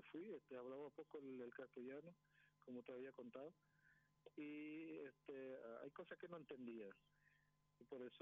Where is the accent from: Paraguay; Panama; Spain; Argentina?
Paraguay; José Falcón, Presidente Hayes; Aquí en camino a José Falcón.